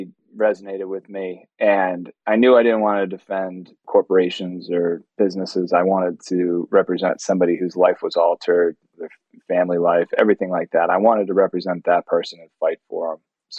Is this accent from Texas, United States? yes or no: no; Kingston, Pennsylvania, United States; I was born and raised in Kingston, just across the river from Wilkes-Barre.